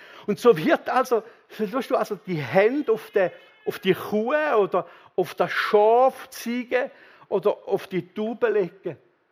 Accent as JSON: {"language": "German", "country": "Switzerland", "said": "Da sind wir uns wahrscheinlich als Schweizer noch eher gewöhnt"}